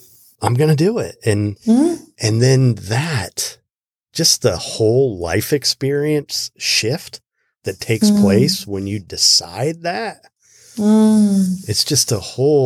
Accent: Midwest, United States; I live in a place where I live in South Florida. I grew up in the Midwest

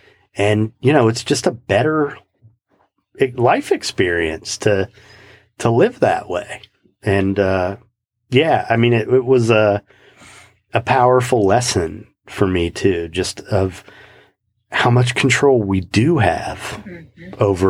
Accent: Midwest, United States; moved away; And, yeah, I grew up in the Midwest. I mean, people don't always talk to each other, but, you know, it's a lot different than here.

